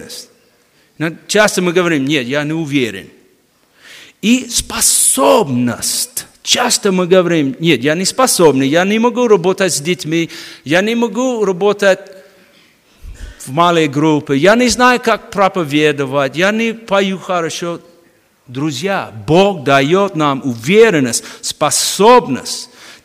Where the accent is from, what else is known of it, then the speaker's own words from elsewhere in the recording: United States; Russian is a second language; moved away as an adult; now in Ukraine; 10 лет назад я уехал из Америки. У меня нету ничего. Нету дома, нету машины, ничего нет. Я живу на Украине, как миссионер. Я знаю, что такое оставлять родину, покинуть и переехать.